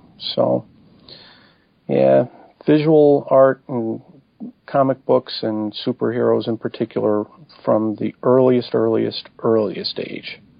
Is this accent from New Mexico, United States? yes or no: no; Cleveland, Ohio, United States; I grew up in suburban Cleveland, went to a suburban Cleveland school, and started drawing pretty much as soon as I could hold